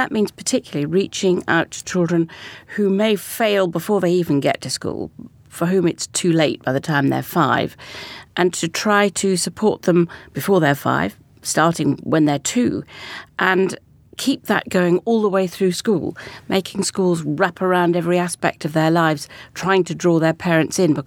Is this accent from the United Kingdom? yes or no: yes; Wales, United Kingdom; I'm quite Welsh, so maybe we could put a dragon in the corner